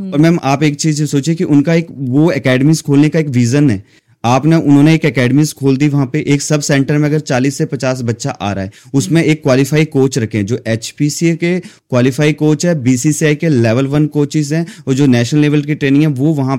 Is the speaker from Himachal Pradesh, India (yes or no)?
yes; Himachal Pradesh, India; now in Delhi, India; मैंने कहा मैं हिमाचल से हूँ।